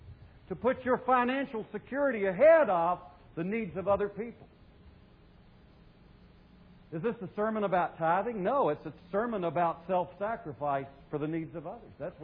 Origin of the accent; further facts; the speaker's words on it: Myrtle Beach, South Carolina, United States; born or raised there